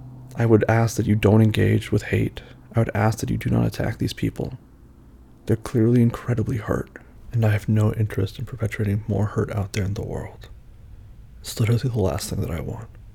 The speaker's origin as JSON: {"language": "English", "region": "the South", "country": "United States", "tie": "born or raised there", "said": "I grew up in the South. I am a person of color. I am mixed."}